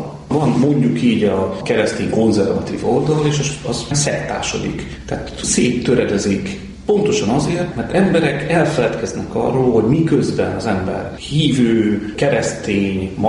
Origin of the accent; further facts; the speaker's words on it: Hungary; Egyébként mi magyarok vagyunk